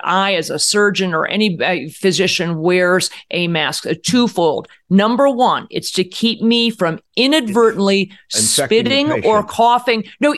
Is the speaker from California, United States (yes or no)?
no; Cleveland, Ohio, United States; I'm from Cleveland. We had the same childhood.